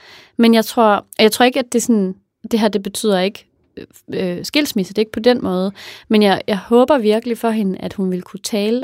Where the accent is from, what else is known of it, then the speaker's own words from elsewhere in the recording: Copenhagen, Capital Region of Denmark, Denmark; Jeg er født og opvokset i Københavns Brokvarter, men da jeg for år tilbage blev ramt af slem stress, begyndte jeg at længes ud af byen.